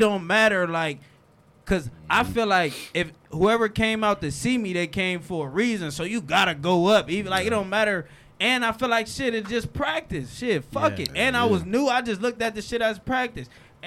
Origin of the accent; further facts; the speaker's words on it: Compton, California, United States; I'm from Compton.